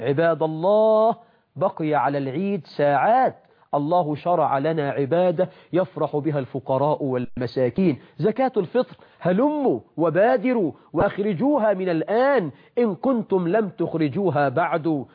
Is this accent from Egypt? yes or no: yes; Egypt; بلدنا مصر